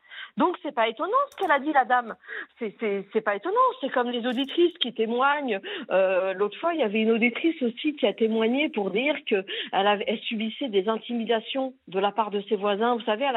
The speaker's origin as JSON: {"language": "French", "town": "Paris", "region": "Île-de-France", "country": "France"}